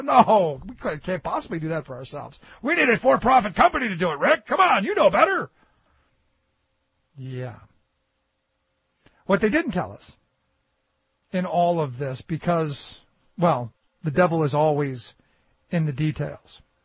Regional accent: Cleveland, Ohio, United States; And I go back to my hometown of Cleveland. Where just we were just back home for a little bit

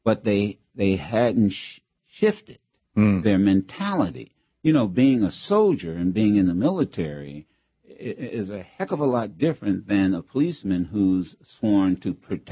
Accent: Dayton, Ohio, United States; In my community, when I grew up in Dayton, Ohio, we didn't know any police officers.

